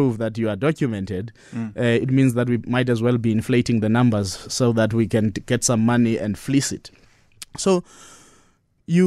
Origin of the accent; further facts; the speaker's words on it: Lusikisiki, Eastern Cape, South Africa; born there; I was also born there, by the way.